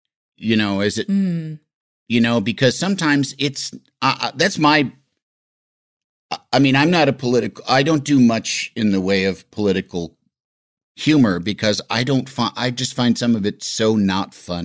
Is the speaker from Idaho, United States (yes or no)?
no; Illinois, United States; Well, I know growing up in Illinois, getting a pineapple instead, you know, that wasn't in a can seemed magical.